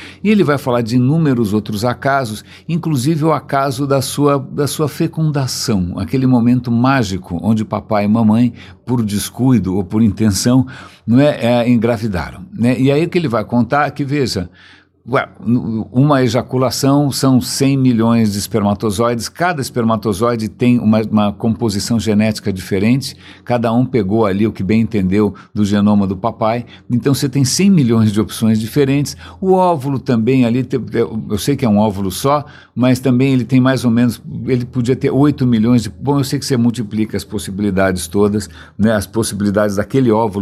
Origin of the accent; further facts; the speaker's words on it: São Paulo, Brazil; eu passei praticamente a vida inteira como paulistano sem ar-condicionado, né? Eu não cresci com ar-condicionado em casa.